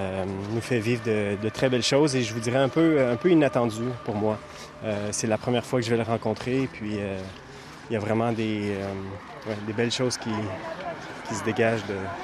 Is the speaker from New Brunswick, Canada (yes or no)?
no; Quebec, Canada; je suis québécois.